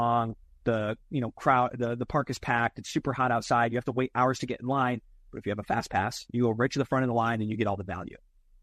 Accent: New York, United States; my sister's a charge nurse at a major hospital in my hometown in central New York, down in the ER.

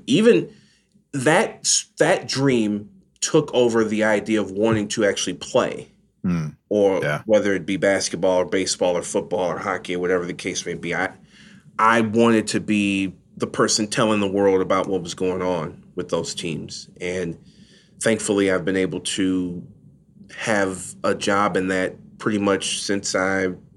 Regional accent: Detroit, Michigan, United States; that thirst for knowledge on the teams that I grew up following here in Detroit has not gone away, quite frankly.

